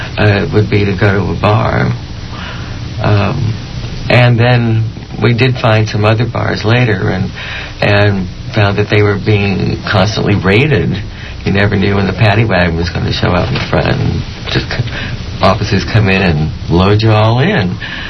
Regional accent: San Francisco, California, United States; I grew up in San Francisco.

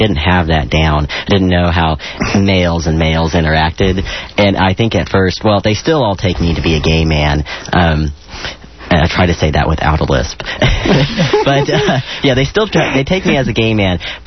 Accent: Houston, Texas, United States; I grew up in a fairly conservative part of Houston. I grew up in Jersey Village, and I just wasn't exposed to the gay community.

